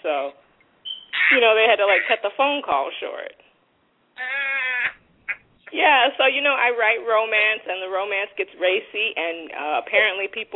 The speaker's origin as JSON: {"language": "English", "town": "Boston", "region": "Massachusetts", "country": "United States", "tie": "born or raised there", "lives_now": "Miami, United States", "said": "Before that, I grew up in Boston in the inner city. I lived there quite a few years before moving to Miami for a couple of years, and then Alabama for college, and then back to Miami."}